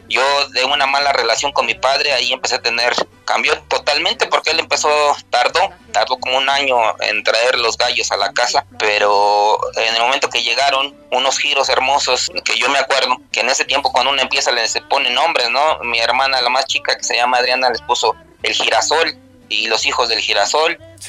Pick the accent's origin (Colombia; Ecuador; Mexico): Mexico; Mexico City; also born or lived in Pénjamo; yo nací en el estado de Guanajuato, en Pénjamo, pero desde muy pequeño, de los 3 años, radico aquí en la Ciudad de México.